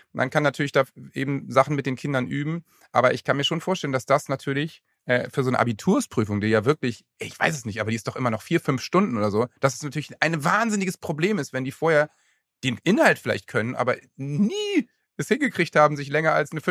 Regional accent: Lower Saxony, Germany; bei uns in Niedersachsen

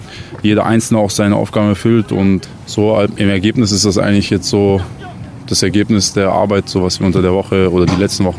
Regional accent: Ulm, Baden-Württemberg, Germany; Normalerweise würden wir in meine Heimat fahren, nach Ulm, zu meinen Eltern.

